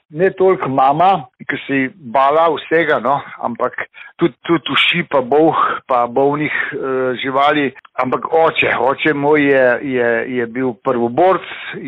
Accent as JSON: {"language": "Slovenian", "town": "Naklo", "region": "Upper Carniola", "country": "Slovenia", "tie": "born or raised there", "said": "Jaz sem se rodil pod Karavankami v prekrasni vasici Naklo, tam v domu kulture, kjer so moji starši takrat imel stanovanje, leta 54. Odraščal sem pa po vaseh okrog"}